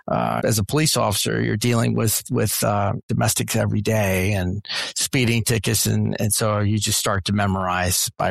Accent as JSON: {"language": "English", "region": "Florida", "country": "United States", "tie": "born there", "also_born_or_lived": "Venezuela", "said": "when I was born in Florida, my dad was assigned to it's called the Mill Group at the U.S. Embassy in Caracas, Venezuela. And so our family, which at the time was mom, dad, my brother, and I, we ended up moving down to Venezuela."}